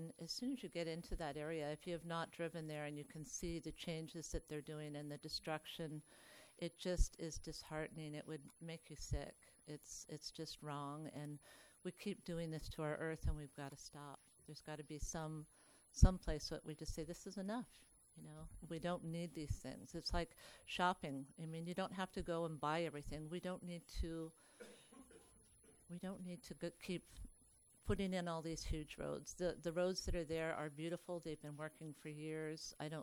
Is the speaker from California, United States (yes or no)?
yes; Mendocino, California, United States; I'm from Mendocino.